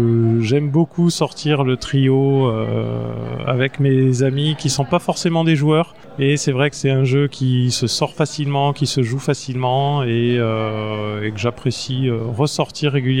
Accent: Strasbourg, Grand Est, France; j'ai passé toute mon enfance en Allemagne, pendant mes vacances scolaires, je suis né à Strasbourg, donc je suis strasbourgeois, donc j'allais toutes les vacances scolaires en Allemagne.

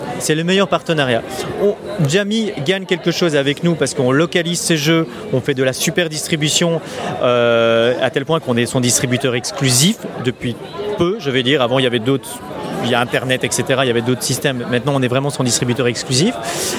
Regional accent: Brussels, Brussels-Capital Region, Belgium; donc je viens de Bruxelles

